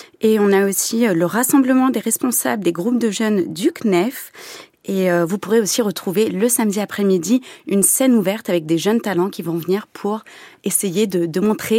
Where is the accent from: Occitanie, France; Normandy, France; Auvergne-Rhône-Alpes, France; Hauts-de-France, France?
Normandy, France; Alors moi, je viens de Normandie, dans ce beau pays qu'est la Normandie.